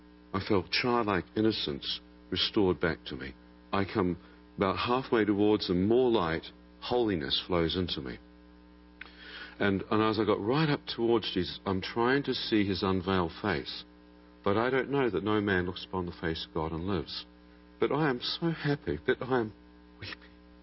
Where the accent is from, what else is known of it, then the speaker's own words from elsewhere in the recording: New Zealand; I come from New Zealand, like Lord of the Rings country